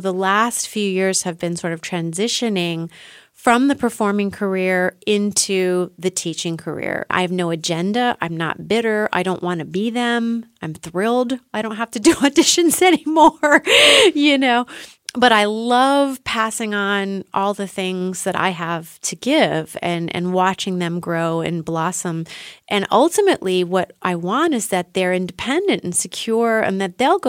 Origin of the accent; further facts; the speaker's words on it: United States; now in Germany; I feel living this life as an American in Germany, not just Europe, but specifically in Germany, as an artist, as a musician, as a singer